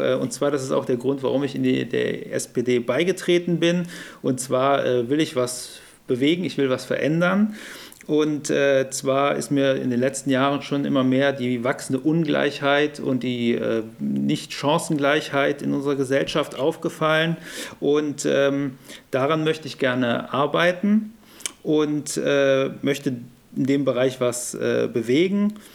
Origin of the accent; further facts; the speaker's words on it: Rösrath, North Rhine-Westphalia, Germany; Wie schon gesagt, ich komme aus Rösrath, bin 29 Jahre alt und ich arbeite als Ingenieur in Köln